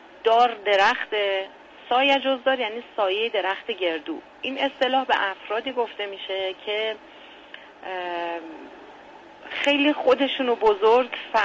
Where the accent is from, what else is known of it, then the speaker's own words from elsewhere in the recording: Fasham, Tehran Province, Iran; من همونطور که از فامیل مشخص اهل فشم هستم